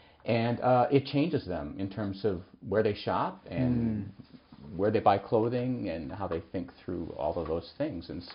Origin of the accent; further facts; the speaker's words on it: Minnesota, United States; I grew up in Minnesota. … 's from there.